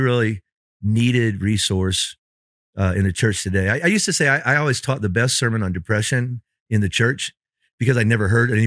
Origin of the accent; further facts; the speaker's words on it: Bible Belt, United States; And you come from the Bible Belt. I come from the Bible Belt, right?